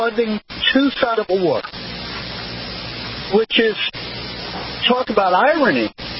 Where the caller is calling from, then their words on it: Nyack, New York, United States; from Nyack.